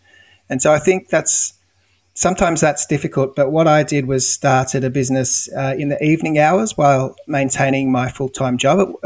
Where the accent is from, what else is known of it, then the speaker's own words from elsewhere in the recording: Australia; the listeners might hear that I'm Australian. I'm here in Australia, just outside of Melbourne in Victoria, and in a place called Geelong.